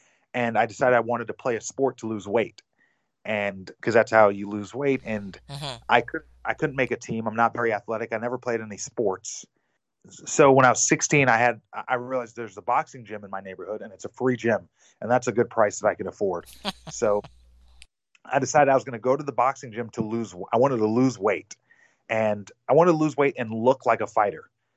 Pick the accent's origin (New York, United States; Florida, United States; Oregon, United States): New York, United States; So growing up, I grew up in Long Island, New York. My mom is from England. My dad's from Trinidad. And my grandma's from Jamaica.